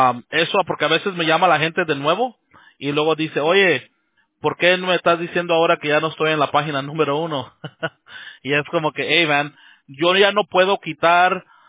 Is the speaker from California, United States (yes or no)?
yes; Los Angeles, California, United States; now in Rancho Cucamonga, United States; Yo vivo en California, ajá. Yo nací y crecí en Los Ángeles. Pero ahora vivo en un lugar que se llama Rancho Cucamonga.